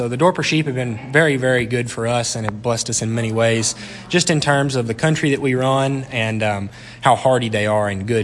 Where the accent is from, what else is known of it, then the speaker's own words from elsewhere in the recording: Brock, Texas, United States; I'm from Brock, Texas, which is just a little bit west of Dallas-Fort Worth area, about 45 miles.